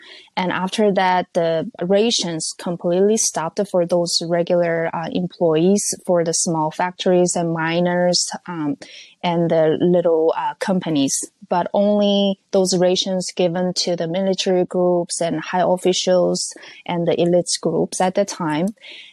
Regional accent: North Korea; I came from North Korea.

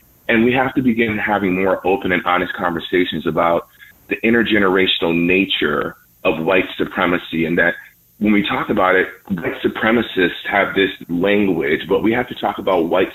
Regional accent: Buffalo, New York, United States; now in Los Angeles, United States; Well, I'm calling because I grew up in Buffalo. I live in Los Angeles now

